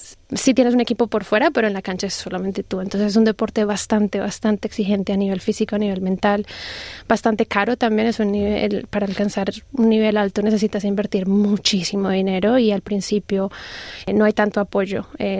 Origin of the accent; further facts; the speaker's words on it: Bogotá, Colombia; moved away; yo soy de Bogotá, de Colombia. Inicié el tenis desde los 7 años por mi padre.